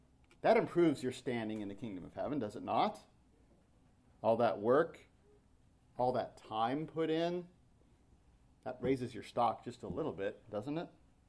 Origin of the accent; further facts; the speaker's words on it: United States; But oftentimes, as an American, not knowing the language and, well, not exactly fitting